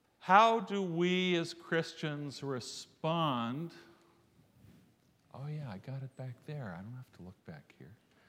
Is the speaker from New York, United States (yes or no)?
yes; New York, United States; You can't tell? I'm a New Yorker.